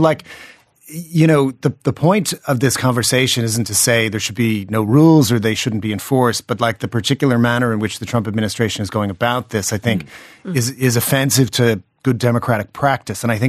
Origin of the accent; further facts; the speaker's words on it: United States; moved away as an adult; now in Ireland; And as an American immigrant to Ireland, like, it's a sad development. You know, I begin to feel estranged from the country of my birth in the process of watching that happen.